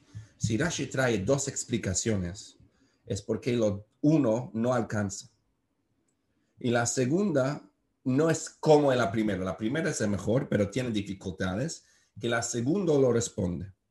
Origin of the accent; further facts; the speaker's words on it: Brooklyn, New York, United States; Spanish is a second language; perdón en castellano, soy de Brooklyn